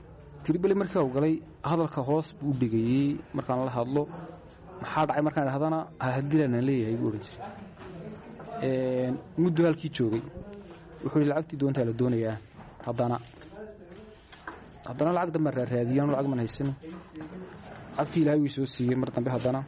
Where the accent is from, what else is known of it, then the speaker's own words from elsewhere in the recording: Borama, Awdal, Somalia; waxaan ahay nin reer Boorama